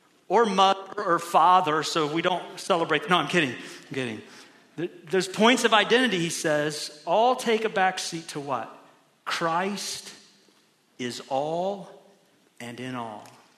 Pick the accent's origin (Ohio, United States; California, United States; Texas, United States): Ohio, United States; I'm from Ohio, my bad.